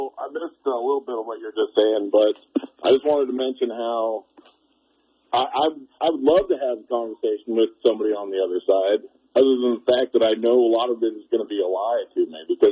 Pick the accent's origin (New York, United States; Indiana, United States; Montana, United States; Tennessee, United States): Montana, United States; Eureka; I'm actually from Eureka, and I'm traveling the state with my nonprofit Flying Freedom Forward